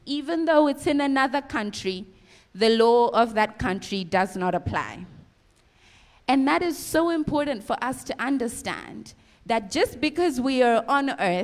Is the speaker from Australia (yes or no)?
yes; Australia; moved away as an adult; now in Zambia; I also grew up with a very Australian dress code. So when I moved from Australia and moved to Zambia, and by that time I was a church leader when I was leaving Australia, and I moved to Zambia